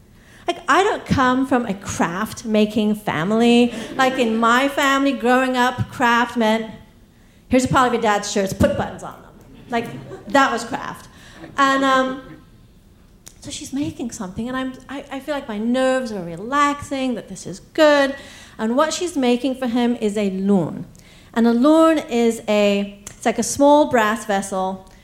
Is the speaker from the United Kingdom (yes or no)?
yes; England, United Kingdom; He knew I was from England, and he knew I liked tea.